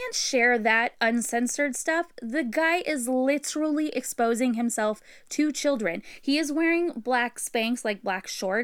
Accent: Seattle, Washington, United States; I lived in Seattle for a while, for about 10 years, and we grew up on Capitol Hill over there.

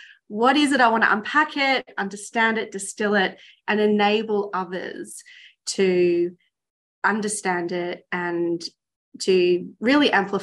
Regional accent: Victoria, Australia; I am based in Melbourne, so I am originally from Australia, but I've lived overseas for several years, several times. So I think of myself as a global citizen

